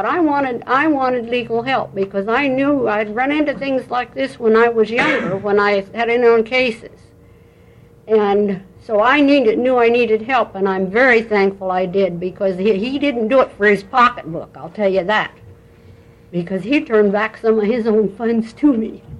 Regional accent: Grand Ronde, Oregon, United States; Right. I'm from Grand Ronde.

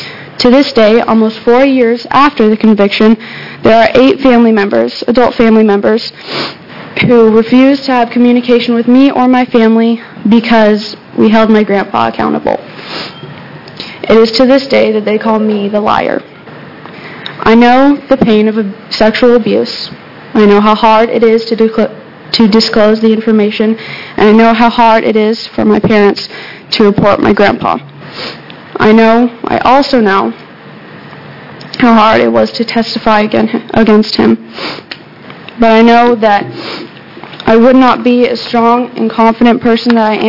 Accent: Eugene, Oregon, United States; I'm 16 years old, and I'm from Eugene, Oregon.

